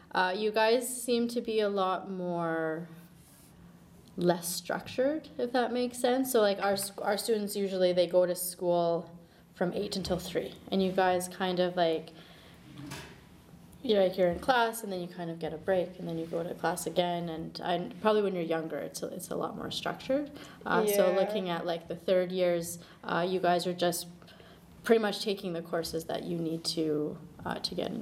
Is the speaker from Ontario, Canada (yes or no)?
no; Fort Saskatchewan, Alberta, Canada; I'm from a small town called Fort Saskatchewan.